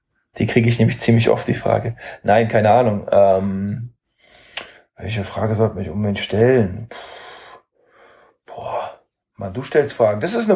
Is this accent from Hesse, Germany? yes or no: yes; Seeheim-Jugenheim, Hesse, Germany; hier in meinem Heimatdorf in Seeheim-Jugendheim, da ist der TC Seeheim, bei dem habe ich früher Tennis gespielt.